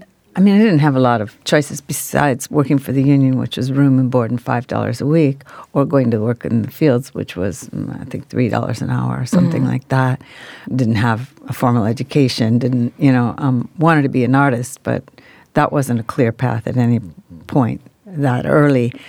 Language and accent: English; Detroit, Michigan, United States; And I grew up near Diego Rivera's Detroit industry murals at the Detroit Art Institute.